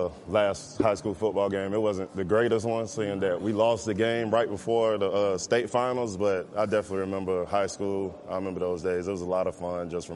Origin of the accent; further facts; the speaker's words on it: Florida, United States; I'm from Florida. Grew up down there my whole life.